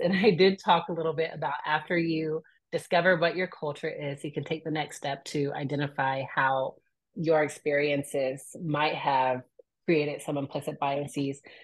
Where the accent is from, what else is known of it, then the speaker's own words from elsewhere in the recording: United States; I grew up in America, so I'm going to have them.